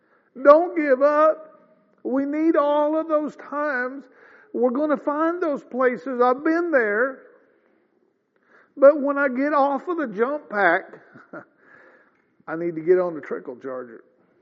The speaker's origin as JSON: {"language": "English", "region": "Missouri", "country": "United States", "tie": "born there", "said": "And I said, got to show me. I was born in Missouri."}